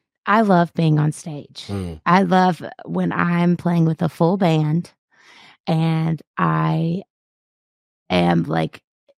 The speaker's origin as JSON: {"language": "English", "town": "Memphis", "region": "Tennessee", "country": "United States", "said": "I'm from Memphis, mm-hmm."}